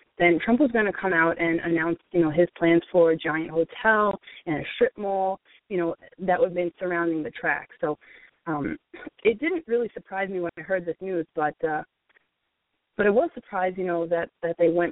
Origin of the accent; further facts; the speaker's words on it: Brooklyn, New York, United States; now in Staten Island, United States; back in the day when I was just … from Brooklyn living on Staten Island